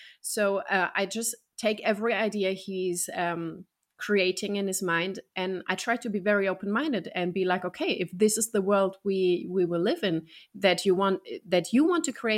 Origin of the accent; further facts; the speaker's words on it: Germany; English is a second language; Where I'm from Germany, I look very, very German